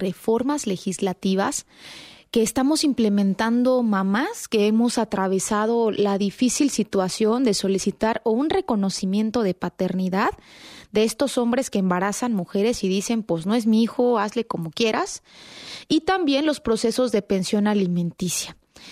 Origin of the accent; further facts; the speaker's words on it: Oaxaca, Mexico; now in Mexico City, Mexico; primero en Oaxaca, de donde soy, después en Ciudad de México, que es donde vivo